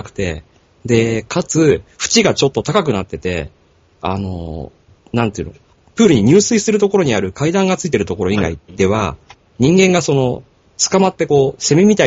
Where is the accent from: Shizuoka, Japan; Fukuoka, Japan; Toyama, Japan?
Shizuoka, Japan; 私は静岡なんですけども